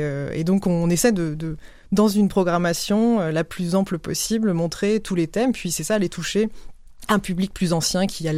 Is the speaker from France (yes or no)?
yes; France; now in Canada; Mon accent me trahit, mais donc je viens de France. Je suis arrivée donc en 2012